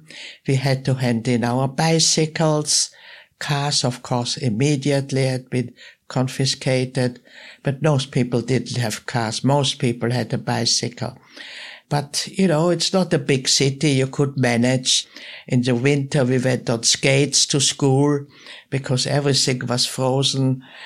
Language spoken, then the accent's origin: English; Vienna, Austria; I said, I come from Vienna. She said, oh, you speak German? I said, yes.